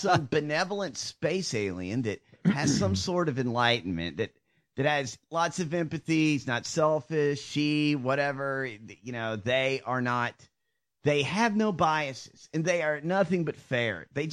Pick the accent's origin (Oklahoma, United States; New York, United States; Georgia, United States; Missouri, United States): Georgia, United States; I grew up in Georgia. I did.